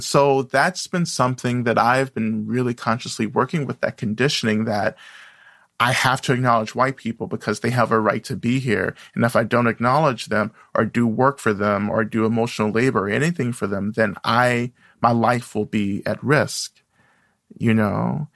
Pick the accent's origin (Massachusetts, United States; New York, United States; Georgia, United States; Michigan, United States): Georgia, United States; I grew up in the South in North Georgia, and still a lot of Klan activity, a lot of, like, white supremacist activity, especially now in these Trump years.